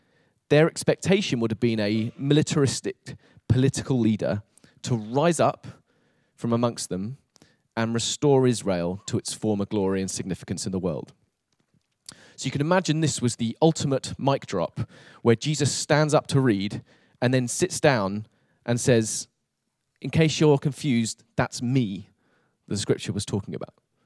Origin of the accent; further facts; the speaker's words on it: Eastbourne, South East England, United Kingdom; My hometown is a beautiful place called Eastbourne on the south coast. It is the sunniest town in the UK.